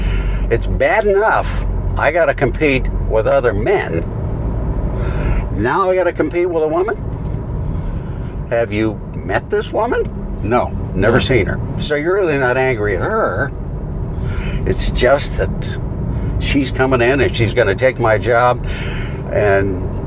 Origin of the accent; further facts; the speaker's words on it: Minnesota, United States; born there; Well, I was born in Minnesota, Christopher